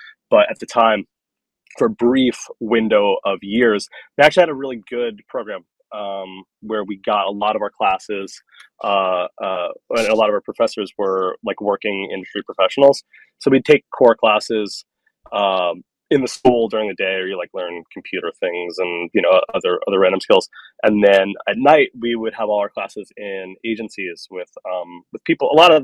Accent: Long Island, New York, United States; So I grew up in New York, but not in like cool New York. I grew up in Long Island, which is like the suburb that's like sort of like about 45 minutes to an hour from Manhattan.

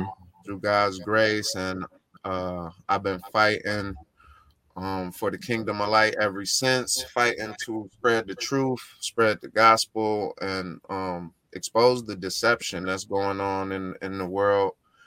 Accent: Baldwin, Michigan, United States; I grew up in West Michigan. In Lake County, little town called Baldwin and Idlewild. Mm-hmm. And I'm very proud of where I grew up from.

